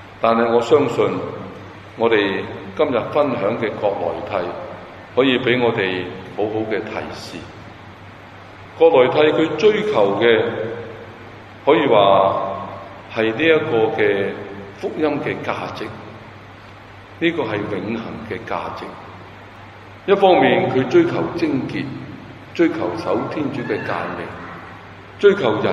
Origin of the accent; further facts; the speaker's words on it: China; 我们中国人有一句很激昂的说话